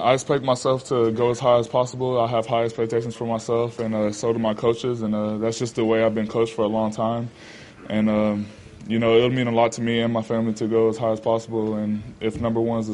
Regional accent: Florida, United States; also born or lived in California; I was born in California, and, you know, even though I grew up in Florida, I came back to California

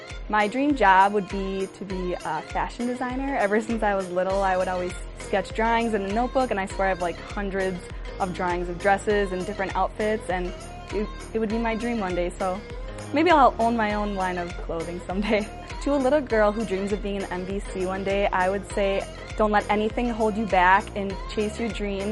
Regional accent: Maple Grove, Minnesota, United States; I am a rookie this year and I'm from Maple Grove, Minnesota.

